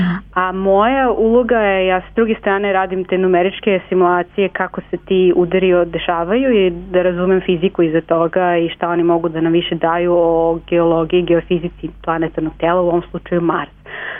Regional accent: Belgrade, Serbia; Ja sam 2006 završila astrofiziku u Beogradu i inače sam rodom iz Beograda.

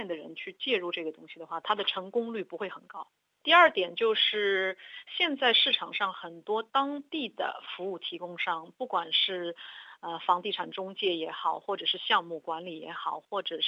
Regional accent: China; 因为我们中国人都是以人情为主的嘛

